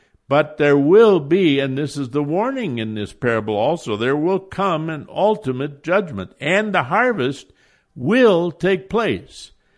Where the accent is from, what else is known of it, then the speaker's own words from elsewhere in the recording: Iowa, United States; I grew up in Iowa, and we had different towns.